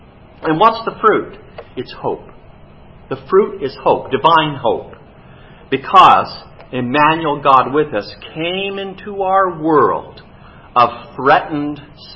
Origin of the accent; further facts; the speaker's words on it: Hayward, California, United States; But when I grew up in Hayward